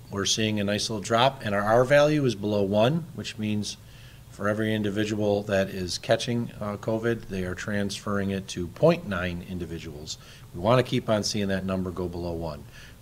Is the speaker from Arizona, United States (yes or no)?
no; Lackawanna, New York, United States; We still have some communities like my hometown of Lackawanna